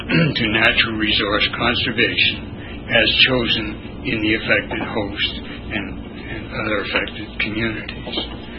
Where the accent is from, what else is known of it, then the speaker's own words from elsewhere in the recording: Lakeville, Maine, United States; I'm from Lakeville, Maine.